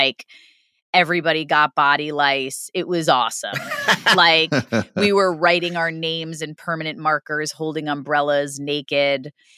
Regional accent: Queens, New York, United States; Like, I grew up in Queens and my mom was a mover.

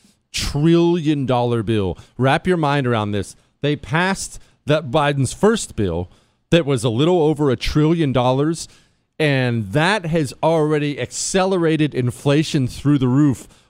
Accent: Ohio, United States; I grew up in Ohio, and I drive through the Rust Belt and I still see plants.

